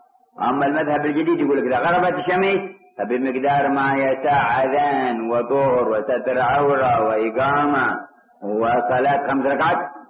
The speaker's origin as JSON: {"language": "Arabic", "region": "Hadhramaut", "country": "Yemen", "said": "وقد روقب عندنا في حضرموت وتتبع فوجد أنه في طوال العام لا يغيب الشفق الأحمر"}